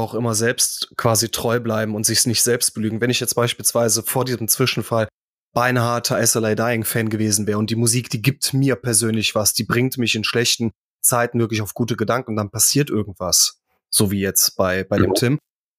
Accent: Griffenbruch, North Rhine-Westphalia, Germany; Ich bin in Griffenbruch aufgewachsen, das ist Nähe Krefeld, genauso wie du, mein lieber Kai.

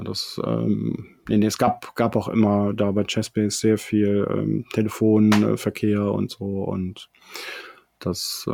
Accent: Bad Godesberg, North Rhine-Westphalia, Germany; ich bin tatsächlich in Bad Godesberg geboren und bin auch groß geworden.

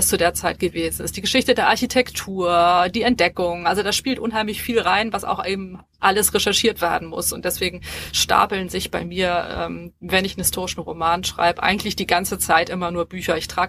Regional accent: Hamburg, Germany; Ich bin Hamburgerin und habe auch in Hamburg studiert, ja.

